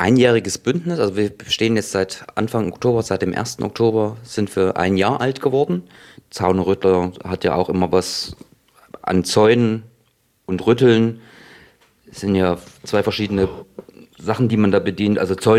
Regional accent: Thuringia, Germany; Wir sind jetzt aus dem Ilmkreis, klar, aber es ist eigentlich ein gesellschaftlich weiterführendes Problem.

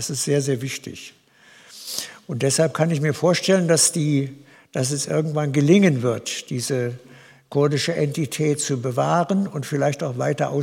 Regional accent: Troisdorf, North Rhine-Westphalia, Germany; in meiner Heimatgemeinde Troisdorf eine Stunde an der Kasse zu sitzen

